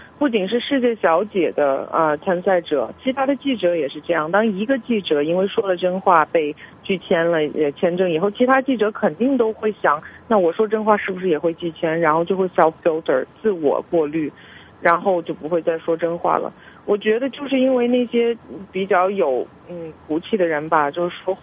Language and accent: Chinese; Canada; 我是加拿大人